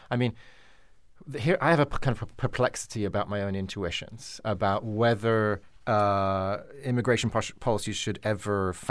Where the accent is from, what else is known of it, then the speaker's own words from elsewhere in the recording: United Kingdom; when I think of Britain, my home country